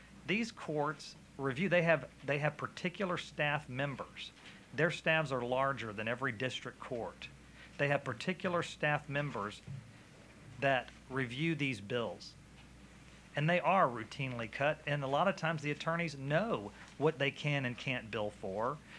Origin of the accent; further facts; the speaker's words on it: Houston, Texas, United States; from Houston, Texas. I'm a probate attorney.